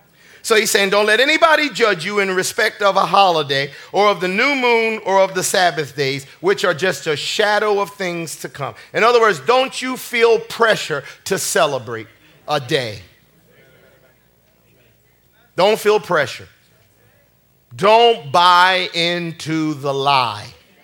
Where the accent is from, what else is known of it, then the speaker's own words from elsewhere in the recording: Jamaica; Amen. I'm a Jamaican boy. I've had curry goat. Hallelujah. I've had a lot of those good delicacies from down home, but never did I have chicken feet.